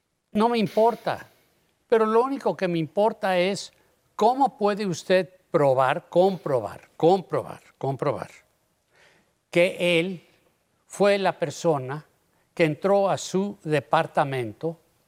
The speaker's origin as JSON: {"language": "Spanish", "region": "Mexico City", "country": "Mexico", "tie": "born there", "said": "nací en la Ciudad de México, ya no puedo decir el DF."}